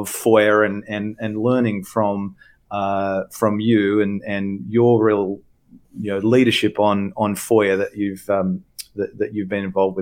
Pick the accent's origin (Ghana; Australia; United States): Australia; I have a right to this information as an Australian taxpayer